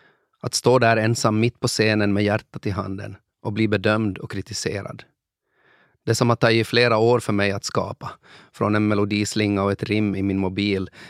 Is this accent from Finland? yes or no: yes; Finland; Tänk om jag som finlandssvensk artist oförtjänt har uppnått min position genom en slags minoritetskvotering.